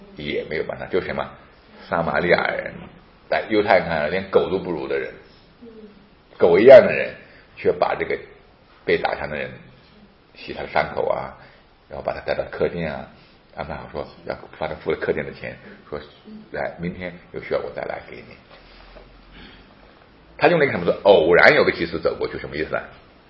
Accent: China; 特别在中国，我们中国人太喜欢这种小聪明了

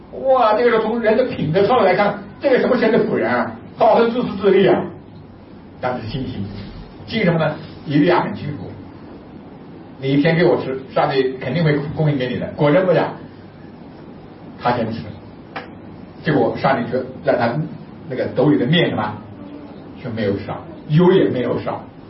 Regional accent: China; 我们中国人就是可怜，不需要就算了，不给他了。

